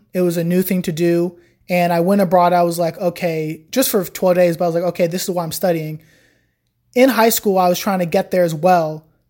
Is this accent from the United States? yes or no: yes; United States; Because as soon as people find out I'm American, the whole conversation changes.